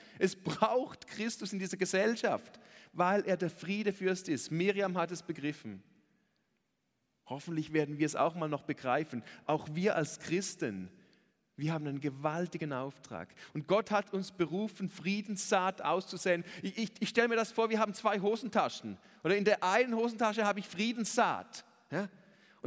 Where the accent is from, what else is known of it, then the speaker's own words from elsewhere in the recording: Switzerland; Ich kenne das in der Schweiz ja gar nicht. Ich wohne in einem Dorf mit 800 Seelen.